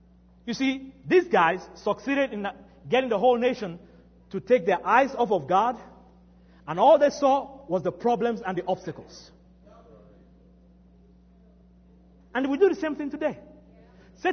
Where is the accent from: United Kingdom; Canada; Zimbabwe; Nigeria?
Nigeria; now in United States; Guys, I'm from Nigeria.